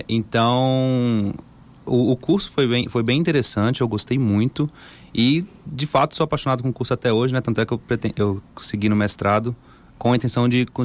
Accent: Minas Gerais, Brazil; eu sou de Minas, né? E o Rio Doce, que foi o rio mais afetado, passa na minha cidade.

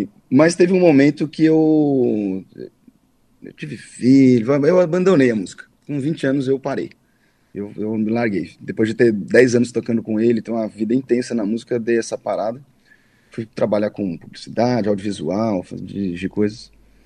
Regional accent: Pernambuco, Brazil; Eu sou pernambucano, baixista pernambucano também

